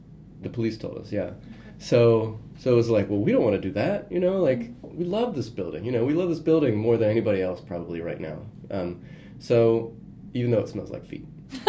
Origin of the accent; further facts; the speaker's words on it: Tampa, Florida, United States; So I grew up in Tampa. Things I really love about Tampa, and I connected to the people.